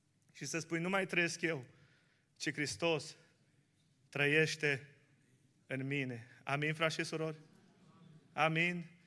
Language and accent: Romanian; Ștei, Bihor County, Romania; Și eu am crescut la Ștei și la vacanțele de vară, la mătușa mea.